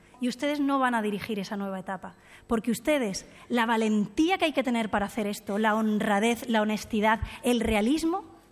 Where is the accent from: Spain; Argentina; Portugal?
Spain; Catalonia; los catalanes vamos a seguir siendo catalanes, españoles, europeos